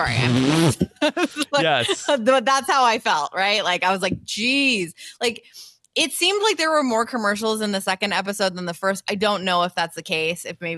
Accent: Ireland; Listen, I'm biased. I'm Irish.

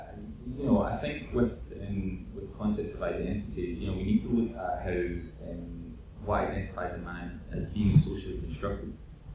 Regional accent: Scotland, United Kingdom; which I'm from the West of Scotland

